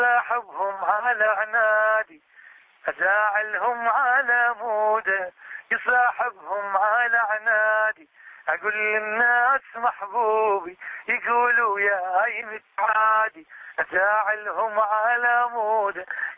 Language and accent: Arabic; Iraq; بلدنا العراق